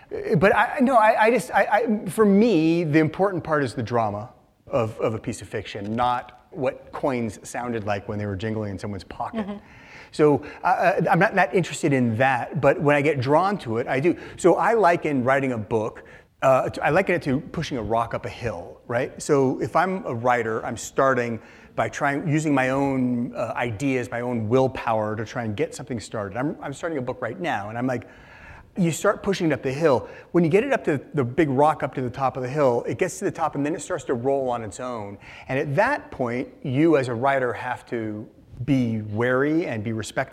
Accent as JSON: {"language": "English", "town": "Seattle", "region": "Washington", "country": "United States", "tie": "born or raised there"}